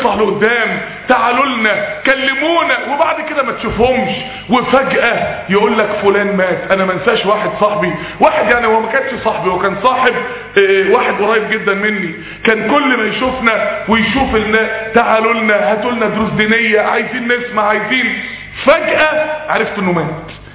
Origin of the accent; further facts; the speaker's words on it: Mansoura, Dakahlia, Egypt; عندنا في المنصورة